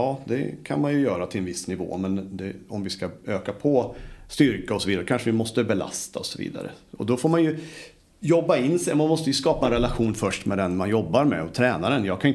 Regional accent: Sweden; moved away as an adult; när jag började hemma i Sverige, om man säger så, när jag började i USA så var det 98 då

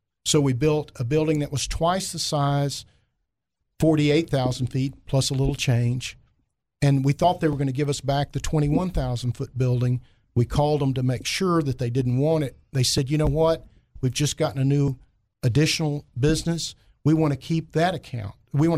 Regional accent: Heber Springs, Arkansas, United States; One, as you mentioned, I'm from Heber Springs. My parents are still there.

